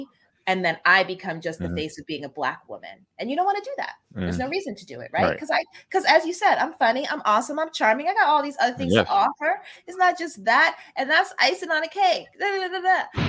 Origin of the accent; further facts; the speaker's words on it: United States; I'm going to say American history because I'm American.